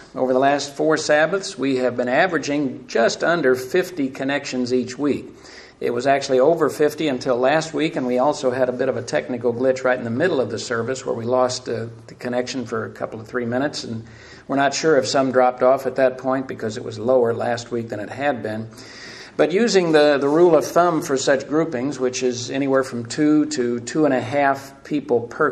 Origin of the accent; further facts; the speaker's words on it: Missouri, United States; if I can use an old Southern Missouri expression from growing up in the Ozarks.